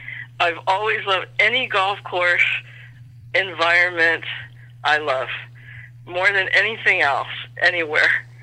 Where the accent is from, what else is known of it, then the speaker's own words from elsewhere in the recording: Seattle, Washington, United States; No, I was raised in Seattle, born in Seattle.